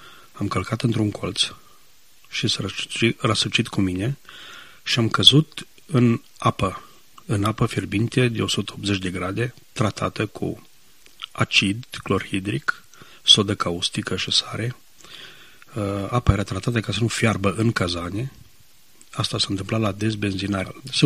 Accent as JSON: {"language": "Romanian", "town": "Orțișoara", "region": "Timiș County", "country": "Romania", "tie": "born or raised there", "also_born_or_lived": "Maramureș", "said": "am ajuns la școală la Orțișoara, deci m-am născut în Maramureș, în lângă Sighetul Mărmației, și am făcut aici liceul și profesionala."}